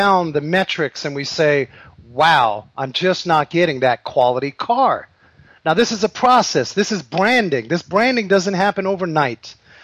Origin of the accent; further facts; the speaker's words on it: New York City, New York, United States; I grew up in New York City in Harlem in a drug-infested heroin neighborhood